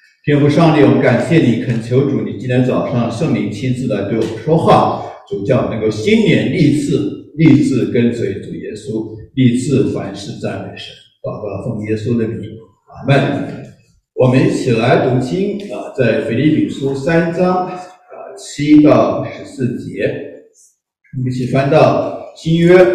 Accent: Taiwan; 我们台湾人呢，年纪大了，我们都说，哎呀，老了，没有用了

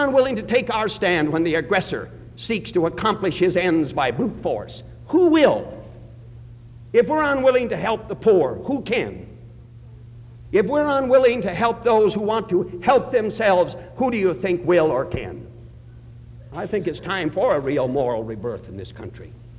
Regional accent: United States; And I want to say, as an American, I'm proud of my country.

